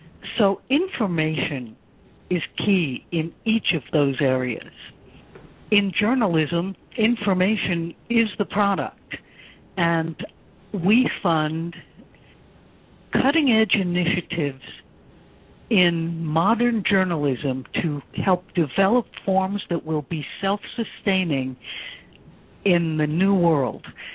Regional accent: Buffalo, New York, United States; moved away as an adult; I moved out of my hometown, Buffalo, New York, when I was, I think, 18 years old.

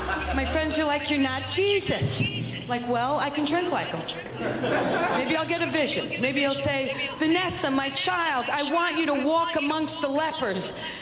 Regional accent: Cleveland, Ohio, United States; I'm not even from here. I'm visiting from Cleveland.

